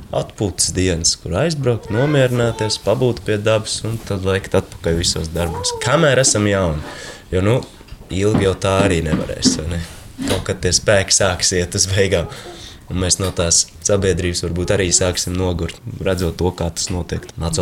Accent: Talsi, Talsi Municipality, Latvia; Nē, mēs esam vispār no Talsiem, Tals puses. Bet es no 10. klases Talsos skolā sāku mācīties, pirms tam es vēl nedaudz dziļākos laukos mācījos. Valdemārpils. Jā, ļoti maz pilsēta, nedaudz virs 1000 iedzīvotājiem.

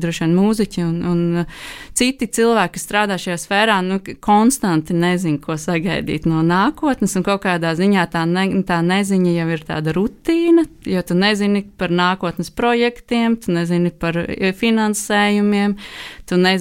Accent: Riga, Latvia; Es esmu rīdziniece.

